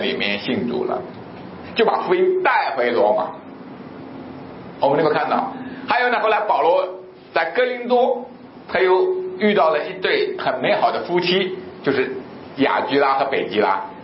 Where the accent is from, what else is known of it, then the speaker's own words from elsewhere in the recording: China; 特别我们中国人在这个各个方面就说，你要团结一起